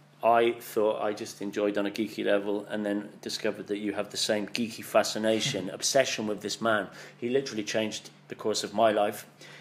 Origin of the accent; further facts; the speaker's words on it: United Kingdom; my frame has changed for my interactions with service people, being British. You know, we don't want to tread on any toes.